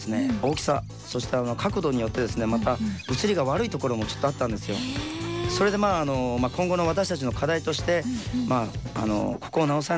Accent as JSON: {"language": "Japanese", "town": "Kitakyushu", "region": "Fukuoka", "country": "Japan", "tie": "born or raised there", "said": "地元の北九州の水もですね"}